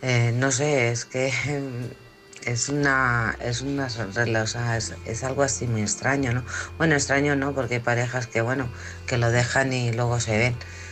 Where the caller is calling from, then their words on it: Alcorcón, Community of Madrid, Spain; de Alcorcón.